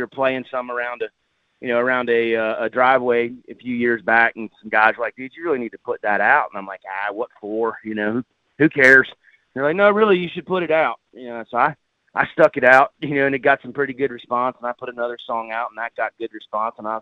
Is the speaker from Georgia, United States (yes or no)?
no; Killeen, Texas, United States; Originally, I was from Killeen, Texas, and I've lived in Florida for about, I don't know, 16, 17 years.